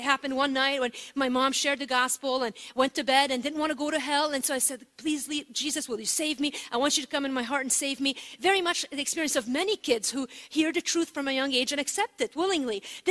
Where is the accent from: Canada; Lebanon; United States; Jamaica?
Lebanon; born or raised there